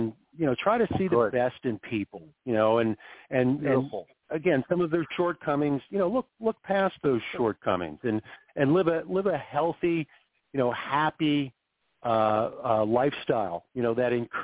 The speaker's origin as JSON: {"language": "English", "town": "Macungie", "region": "Pennsylvania", "country": "United States", "tie": "born or raised there", "said": "Again, I grew up in Macungie, Pennsylvania, right in the Allegheny Mountains. Didn't do a lot of traveling. Went to Penn State"}